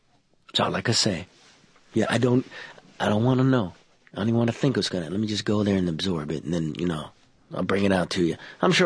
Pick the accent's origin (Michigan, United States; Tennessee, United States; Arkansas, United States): Michigan, United States; Detroit; I'm from Detroit, you know